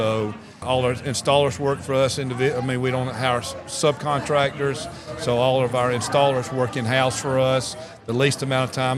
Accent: Georgia, United States; I'm actually here in Gwinnett County, born and raised in Gwinnett.

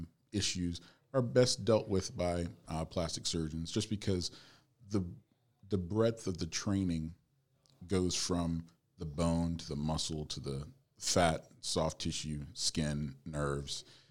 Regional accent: Huntsville, Alabama, United States; moved away as an adult; now in Atlanta, United States; I came from Huntsville, Alabama, and moved down here to Atlanta for college.

